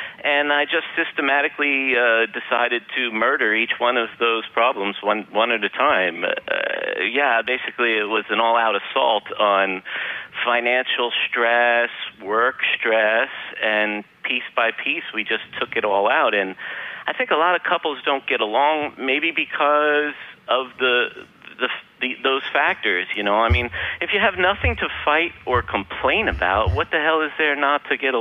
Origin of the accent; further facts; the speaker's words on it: Brooklyn, New York, United States; Dude, I'm from Brooklyn. Do you think Costa Rica scares me?